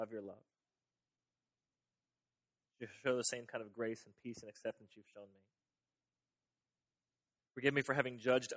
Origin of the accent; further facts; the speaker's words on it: United States; That you have not pursued me simply because I'm an American